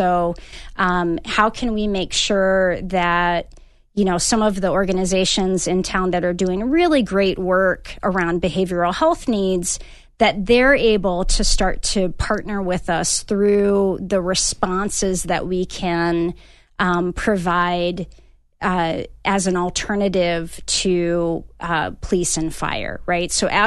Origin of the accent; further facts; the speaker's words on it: Baton Rouge, Louisiana, United States; born there; now in Tucson, United States; And I say that as, you know, not an original Tucsonan. I was born in Baton Rouge, but I've lived here for 17 years